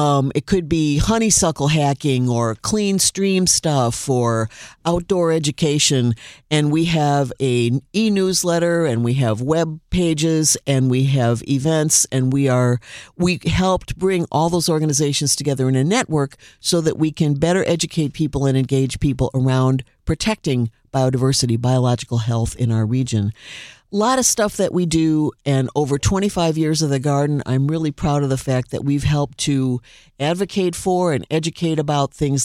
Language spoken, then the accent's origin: English; Milwaukee, Wisconsin, United States; When I was a little kid, I grew up in Milwaukee